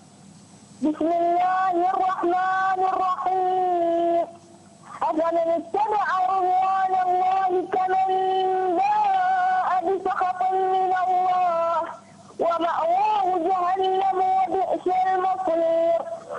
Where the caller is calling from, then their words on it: Iraq; من العراق.